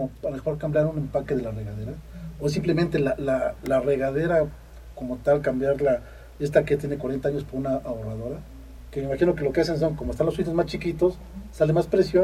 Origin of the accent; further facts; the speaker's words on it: Mexico; que son nuestros porque somos mexicanos